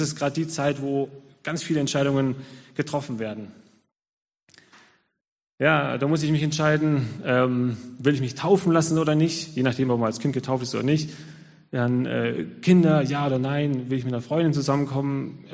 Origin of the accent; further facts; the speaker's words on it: Munich, Bavaria, Germany; moved away; dass ich eben aus München weg bin, aus meiner Heimat weg bin, dass ich auch meine Gemeinde dort verlassen habe.